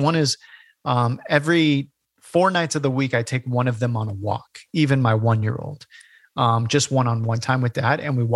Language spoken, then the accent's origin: English; California, United States; I grew up in California, the Bay Area.